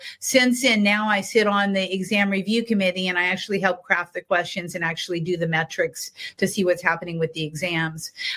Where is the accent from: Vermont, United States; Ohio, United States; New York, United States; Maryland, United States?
Ohio, United States; my husband is from California. I'm from Ohio.